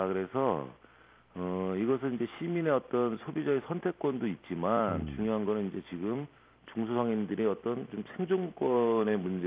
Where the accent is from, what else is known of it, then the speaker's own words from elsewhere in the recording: Yesan, South Chungcheong, South Korea; now in Incheon, South Korea; 고향은 이제 충청남도 예산입니다.